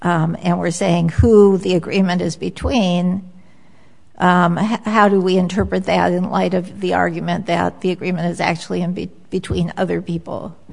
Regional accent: California, United States; which is very odd to me as a Californian

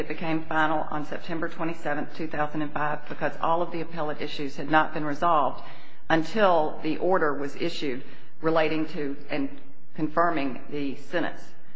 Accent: Nashville, Tennessee, United States; I'm from Nashville, Tennessee.

